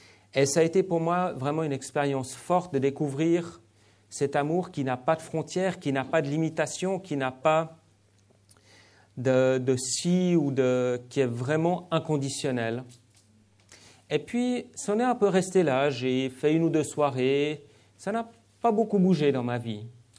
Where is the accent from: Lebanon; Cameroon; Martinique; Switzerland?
Switzerland; Lausanne, Vaud; mon père est venu en Suisse dans les années 60. C'est là où j'ai grandi. J'ai grandi à Lausanne, au pied du lac et des montagnes.